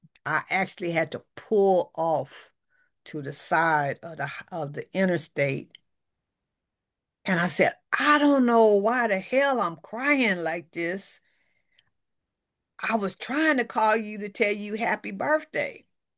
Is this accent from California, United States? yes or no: yes; Los Angeles, California, United States; So that's why I always make it a point to tell people that I was born and raised in Watts, because it was still Watts when I left there.